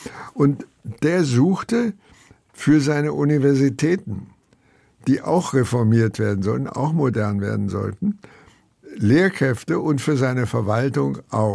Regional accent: Berlin, Germany; ich empfinde Berlin zutiefst als meine Heimat.

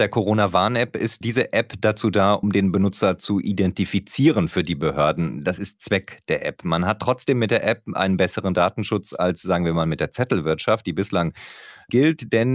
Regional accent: North Rhine-Westphalia, Germany; born there; now in Bonn, Germany; Sowohl hier in Köln, als auch bei meinem Wohnort Bonn, als auch in meiner Geburtsstadt im Sauerland.

